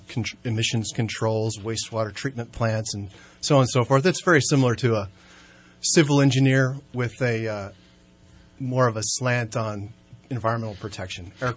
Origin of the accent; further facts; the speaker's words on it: Hayfork, California, United States; Well, I'm a local, born and raised in Hayfork.